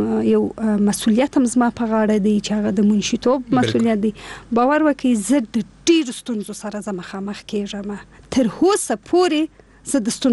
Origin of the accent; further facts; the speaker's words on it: Afghanistan; د افغانستان په ګوټ ګوټ کې چې ولاړ سم زه احساس ته خوشاله کوم ځکه زه افغان یم